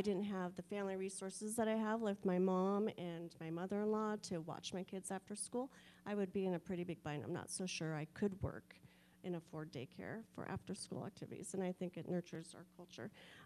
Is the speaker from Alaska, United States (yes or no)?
yes; Homer, Alaska, United States; I know that I grew up on Mission Road, and that has been annexed into the city of Homer, and we still do not have city and water.